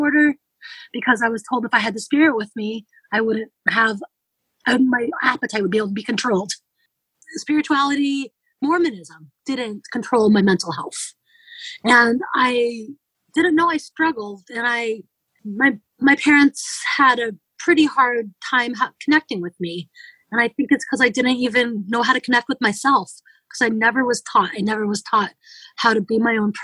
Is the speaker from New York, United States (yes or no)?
no; California, United States; born there; I was born in California.